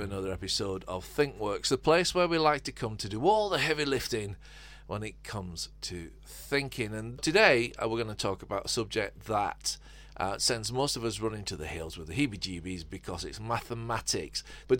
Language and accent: English; England, United Kingdom; Yeah, we're English, so we're probably pronouncing that really incorrectly.